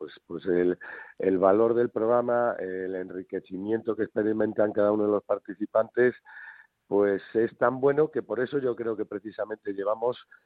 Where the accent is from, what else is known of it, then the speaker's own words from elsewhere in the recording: A Coruña, Galicia, Spain; como coruñés de pro que me considero y como gallego